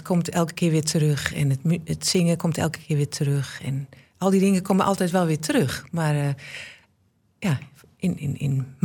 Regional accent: Almelo, Overijssel, Netherlands; also born or lived in Groningen; Toen ik in Groningen woonde, ging ik nog heel vaak naar huis, naar Almelo.

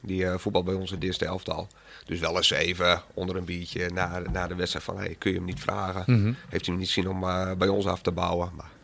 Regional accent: Bedum, Groningen, Netherlands; ik hoef maar te zeggen dat ik bij collega's dat ik uit Bedum kom en dan weten ze genoeg.

